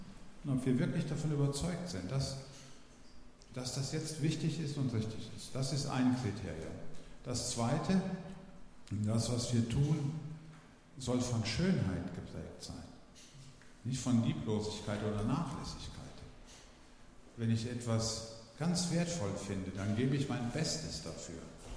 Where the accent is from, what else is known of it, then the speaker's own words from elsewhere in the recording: Hesse, Germany; Ich bin geboren in Oberhessen in der Nähe von Gießen. Das hört man ja auch ein bisschen, wenn man genau hinlauscht.